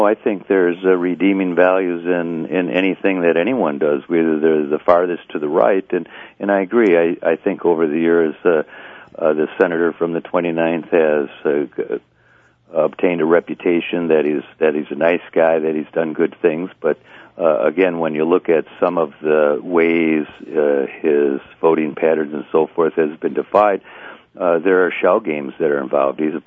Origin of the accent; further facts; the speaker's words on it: Wausau, Wisconsin, United States; also born or lived in Hayward; And me showing back up in Wausau, which was my hometown, and saying, look at, everyone knew I lived in Hayward